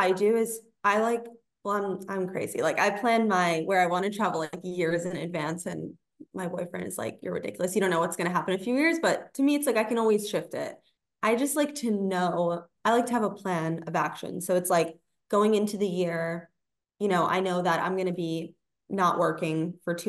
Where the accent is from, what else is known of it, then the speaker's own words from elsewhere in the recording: New York City, New York, United States; I grew up in New York City, so like my whole family lives here and like my friends